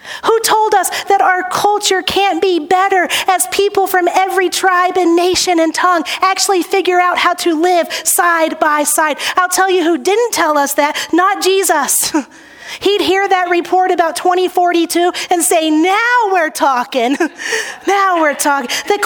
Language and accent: English; Texas, United States; Growing up in Texas, I often heard the term spoken of our Hispanic neighbors